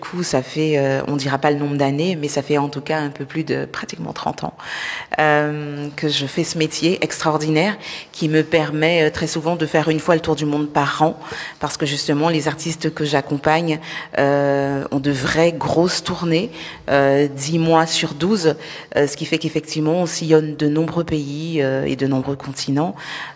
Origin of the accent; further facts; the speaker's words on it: French Guiana; j'ai mis un point d'honneur à commencer à tourner mes clips chez moi, à la maison, en Guyane